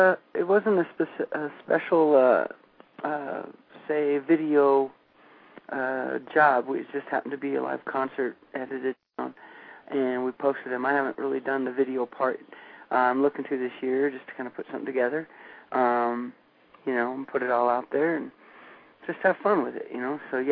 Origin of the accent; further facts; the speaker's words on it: Montana, United States; And then I decided once I got back up to the mountains, it reminded me of where I grew up in Montana.